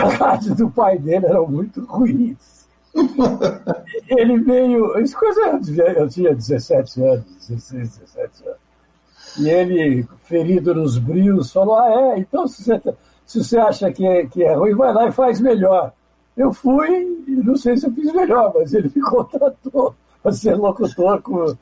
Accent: Santos, São Paulo, Brazil; porque eu passei a minha infância em Santos, e depois eu me mudei por questões dos negócios do meu pai para alguns outros lugares.

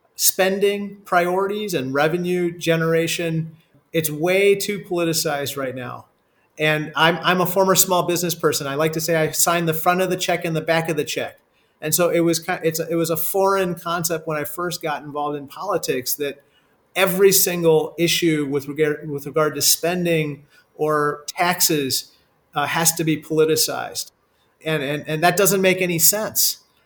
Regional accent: Peoria, Illinois, United States; also born or lived in India; I'm an immigrant. I'm one of the few naturalized citizens in Congress. I was born in India and grew up in Peoria, Illinois, of all places.

